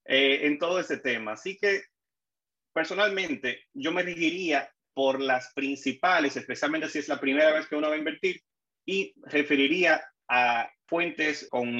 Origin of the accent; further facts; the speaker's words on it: Dominican Republic; now in United States; uno siendo aquí dominicano, no ciudadano, no tuviera este número de identificación.